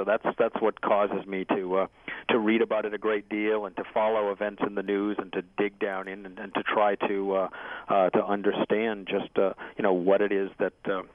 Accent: New England, United States; also born or lived in New York; I grew up in New England in a Baptist church, and did that for till probably early teens.

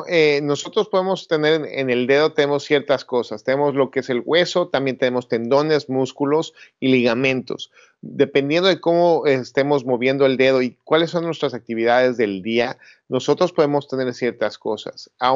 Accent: Mexico; como hispano y como mexicano

